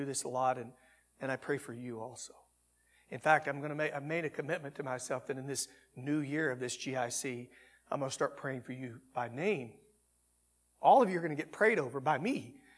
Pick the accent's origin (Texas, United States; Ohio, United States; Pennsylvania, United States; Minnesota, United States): Texas, United States; I pray for my hometown back in Texas, which you wouldn't believe what God's doing there.